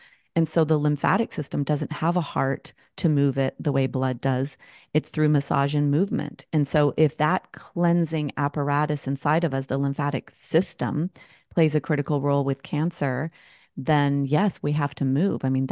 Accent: United States; my parents are Scottish. I was born and raised in America, but I'm actually 100% Scottish.

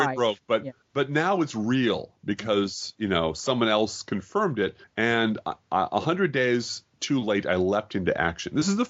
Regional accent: Chicago, Illinois, United States; And being as I hail from Chicago, it brings back fond memories, I must say.

